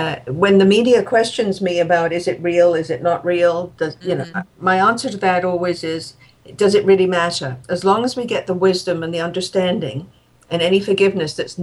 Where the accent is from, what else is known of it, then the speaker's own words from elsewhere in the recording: England, United Kingdom; And, of course, growing up in England, you always know that this – we are more than we seem